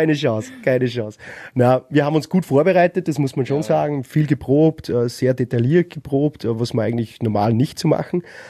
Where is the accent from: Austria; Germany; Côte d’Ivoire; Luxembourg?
Austria; Upper Austria; Ich meine, wir kommen aus Oberösterreich.